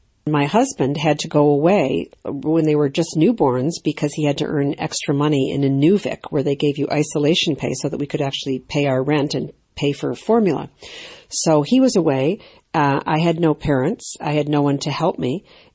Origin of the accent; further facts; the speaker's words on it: United States; I'm originally American, and I recognized that she had a New York accent.